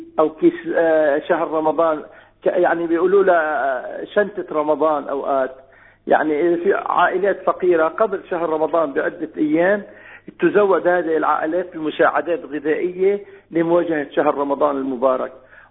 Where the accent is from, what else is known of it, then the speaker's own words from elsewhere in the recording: Lebanon; عدة بيوت عندنا في لبنان